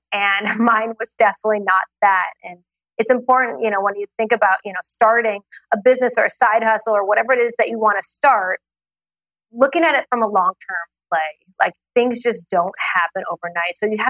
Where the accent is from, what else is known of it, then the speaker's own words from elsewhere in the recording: Portland, Oregon, United States; So I grew up in Portland, Oregon, and it's amazing up there.